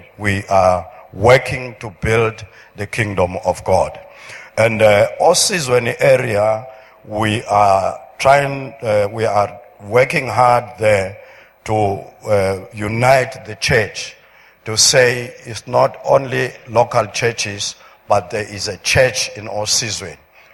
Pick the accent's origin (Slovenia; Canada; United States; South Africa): South Africa; Pietermaritzburg, KwaZulu-Natal; I come from Peter Marisbeck. That's where I come from.